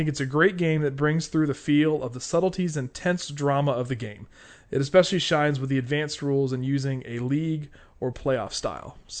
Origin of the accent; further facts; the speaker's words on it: Hurst, Texas, United States; That's real near to where I grew up in Hearst, Texas, just between Dallas